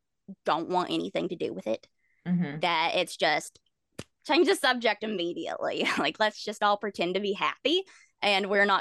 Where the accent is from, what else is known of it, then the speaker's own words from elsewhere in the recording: Bible Belt, United States; Oh yeah. I grew up in the Bible Belt. That's still a thing right now.